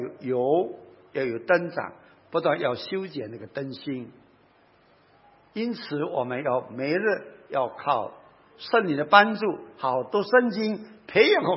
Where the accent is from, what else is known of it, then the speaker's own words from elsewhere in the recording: China; 我自己在中国长大，小的时候就用那个油灯，那个是用火油的哈。